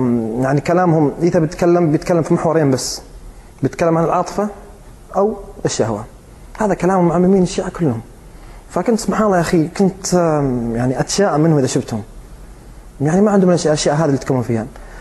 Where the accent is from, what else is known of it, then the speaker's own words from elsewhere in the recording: Qatif, Eastern Province, Saudi Arabia; أنا أهلي كلهم من القطيف وعايشين في القطيف وللآن في القطيف، أعمامي وكل أهلي.